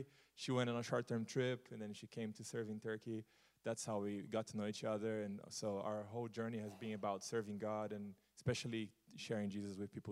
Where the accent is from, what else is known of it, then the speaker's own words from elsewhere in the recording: Brazil; Yeah. So, born and raised in Brazil.